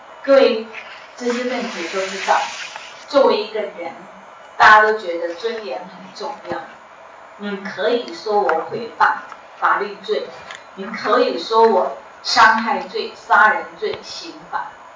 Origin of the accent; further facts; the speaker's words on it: Taiwan; 我是中国人也是台湾人嘛